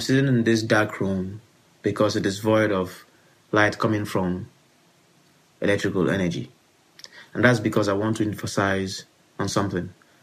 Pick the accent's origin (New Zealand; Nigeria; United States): Nigeria; and I'm a Nigerian visual artist.